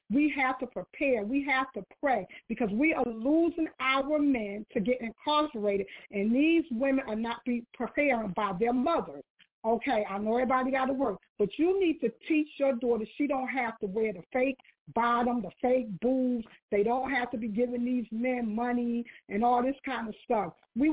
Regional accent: New Jersey, United States; I grew up in Jersey

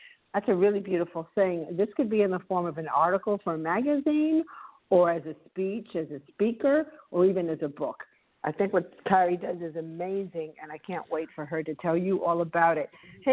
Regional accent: Florida, United States; now in California, United States; People know I'm from Florida. When I say it's humid here, they laugh at me.

